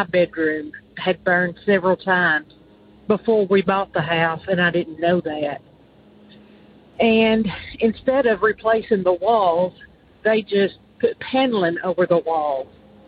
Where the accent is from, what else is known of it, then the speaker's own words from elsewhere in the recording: Texas, United States; I'm from Extreme Northeast Texas.